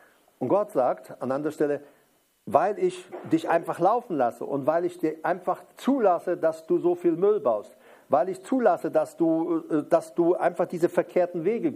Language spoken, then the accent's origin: German; Paraguay; Und ich bin ja aufgewachsen in Südamerika, in Paraguay, in einer Kolonie. Das waren Mennoniten, das waren aber nicht die Strengen bei uns. Bei uns, das waren so, man nennt die so die Weltlicheren.